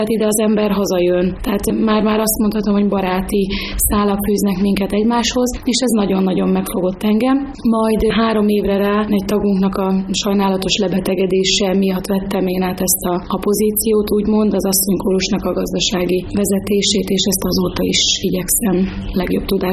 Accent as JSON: {"language": "Hungarian", "region": "Vojvodina", "country": "Serbia", "moved": "as an adult", "lives_now": "Tázlár, Hungary", "said": "én a Délvidékről származom, és Tázlára jöttem férhez"}